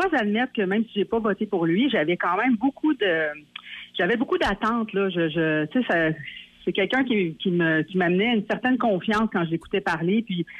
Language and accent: French; Montreal, Quebec, Canada; Moi, je viens de Hochelaga-Maisonneuve